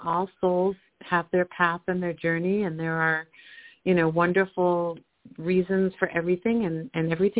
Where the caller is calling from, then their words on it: Colorado, United States; from Colorado calling.